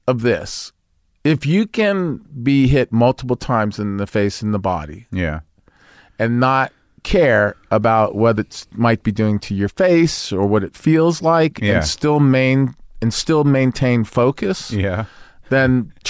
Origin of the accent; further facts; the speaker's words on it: Hialeah, Florida, United States; also born or lived in Brooklyn, New York; To a small town called Hialeah, which is outside of Miami.